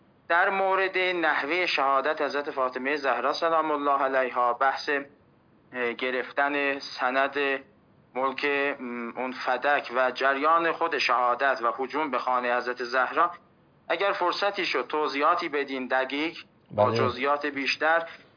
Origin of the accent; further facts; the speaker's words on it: Tabriz, East Azerbaijan, Iran; بنده اهل تبریز هستم آقا